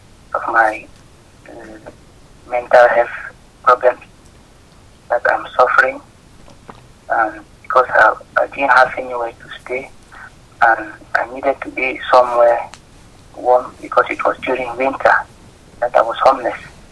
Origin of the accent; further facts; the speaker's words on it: Cameroon; I'm from Cameroon, particularly in southern Cameroon. I'm actually living in a bed and breakfast hotel supported by the social service.